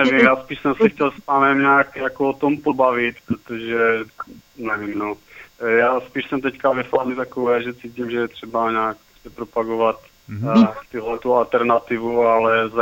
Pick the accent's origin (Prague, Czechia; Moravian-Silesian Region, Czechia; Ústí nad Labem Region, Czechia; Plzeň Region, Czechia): Moravian-Silesian Region, Czechia; Ostrava